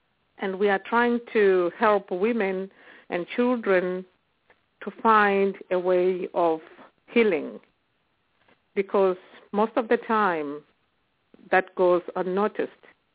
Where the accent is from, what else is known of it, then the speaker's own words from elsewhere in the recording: Zimbabwe; now in Australia; I'm from Zimbabwe. I live here in Australia, and I work as a registered nurse.